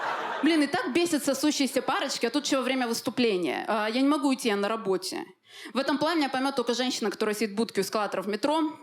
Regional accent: Armenia; Я в этот момент поняла, что я больше армянка, чем современная женщина.

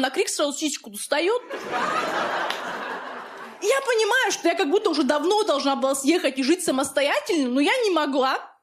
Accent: Dagestan, Russia; Я сама дагестанка

